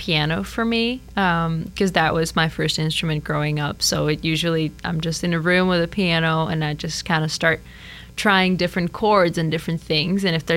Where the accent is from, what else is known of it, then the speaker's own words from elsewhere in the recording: Czechia; now in Boston, United States; I'm studying at Berkeley here in Boston. I'm originally from Czech Republic, so I'm a European